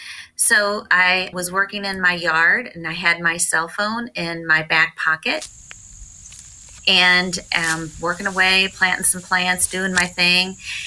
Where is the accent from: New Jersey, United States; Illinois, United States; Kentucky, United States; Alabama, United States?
Illinois, United States; Grand Forks; I am from Grand Forks, Illinois.